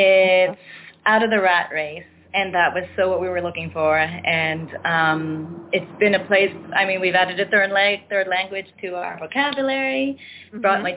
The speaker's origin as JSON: {"language": "English", "region": "Nova Scotia", "country": "Canada", "tie": "born or raised there", "said": "I was born in Nova Scotia in a small French Acadian village, and so surrounded by English, and so again, learning both languages very easily."}